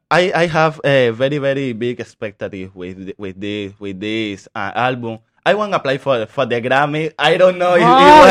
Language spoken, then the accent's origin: English; Cuba; English is a second language; moved away; I'm from Cuba. In Cuba, we don't have internet.